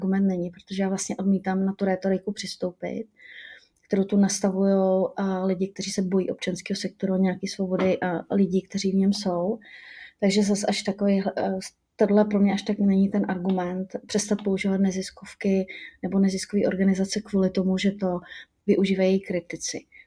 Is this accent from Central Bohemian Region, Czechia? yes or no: yes; Lužná, Central Bohemian Region, Czechia; protože pocházím z vesnice, z Lužní u Rakovníka